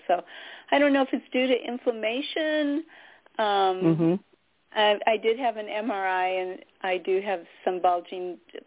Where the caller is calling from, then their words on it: California, United States; I'm calling from California.